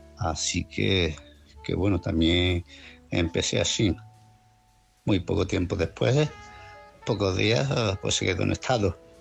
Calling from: Málaga, Andalusia, Spain; de Málaga.

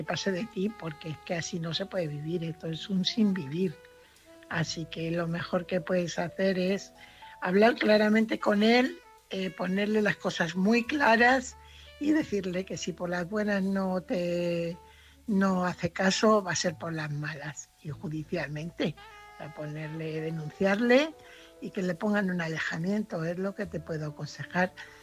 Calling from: Fuenlabrada, Community of Madrid, Spain; corresponsal de Fuenlabrada.

